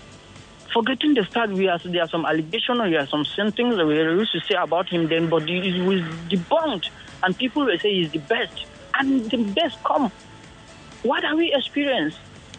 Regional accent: Zangonkata, Kaduna State, Nigeria; I'm from Kaduna State, Zangonkata, to be precise.

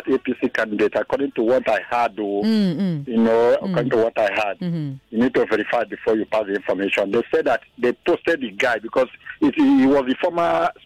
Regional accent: Ebonyi, Nigeria; I am from Ebonyi State.

